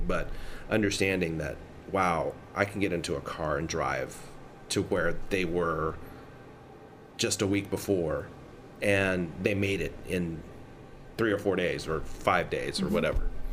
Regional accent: Texas, United States; And growing up in Texas and being educated in Texas, we still learned that General Lee was the greatest general

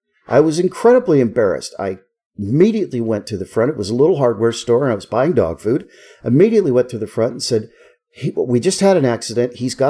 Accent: Alaska, United States; I use sled dog commands because that's what I learned when I was growing up in Alaska mushing dogs.

